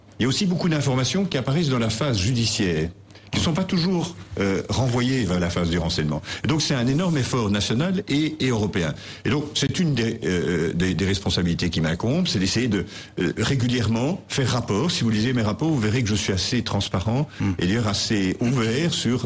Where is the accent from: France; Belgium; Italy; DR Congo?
Belgium; Moi, je dirais que je suis belge